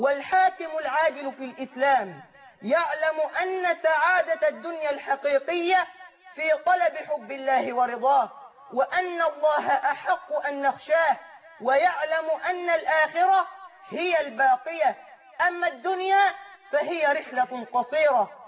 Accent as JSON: {"language": "Arabic", "country": "Egypt", "said": "بلدنا مصر"}